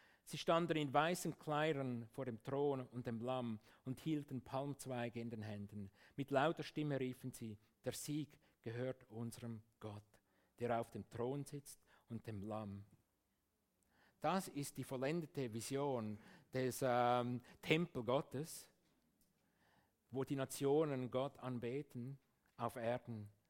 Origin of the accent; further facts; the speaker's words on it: Switzerland; Und auch ich bin willkommen als Schweizer, selbstverständlich.